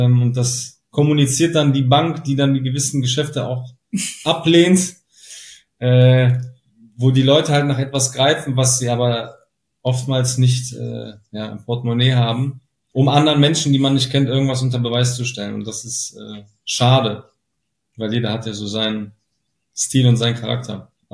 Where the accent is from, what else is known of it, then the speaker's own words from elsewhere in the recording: Düsseldorf, North Rhine-Westphalia, Germany; Vor allem wir kommen hier aus Düsseldorf, das ist ja der Place to be, Königsallee etc.